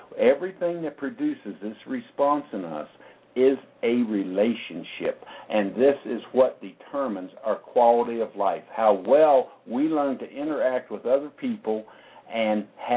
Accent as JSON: {"language": "English", "region": "West Virginia", "country": "United States", "said": "I come from West Virginia here in the U.S."}